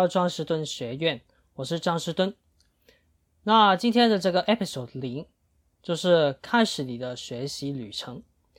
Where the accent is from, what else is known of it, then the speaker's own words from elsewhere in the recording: Hong Kong; Chinese is a second language; 我是一个土生土长的香港人。OK， 可能你会觉得说我的国语怎么怪怪的，这样子。我还是一个基督徒，现在在研究所里面去在读书